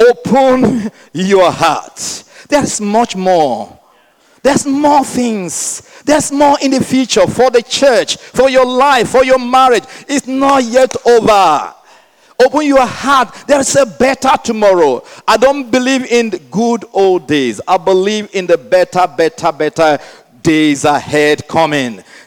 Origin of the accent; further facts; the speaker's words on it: Nigeria; Sometimes we look at our nation, we say, I'm from Nigeria, we say, where are we going?